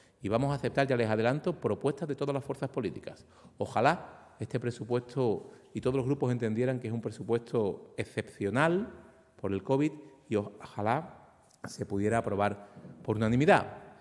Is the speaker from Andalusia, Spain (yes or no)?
yes; Andalusia, Spain; los fondos que nos corresponden como andaluces.